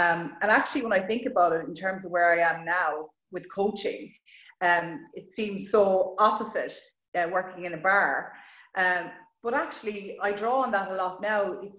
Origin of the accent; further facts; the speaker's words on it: Roscommon, Connacht, Ireland; now in Galway, Ireland; So I suppose where I'm from, first of all, is Roscommon. A lot of people don't know that. They think I'm from Galway. Yeah. I live in Galway. But I'm a proud Roscommon woman.